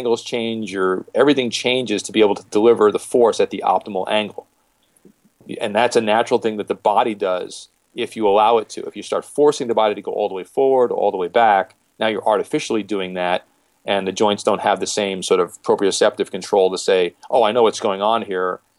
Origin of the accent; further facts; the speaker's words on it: New York City, New York, United States; when I grew up in New York City, one of the great benefits of living in New York City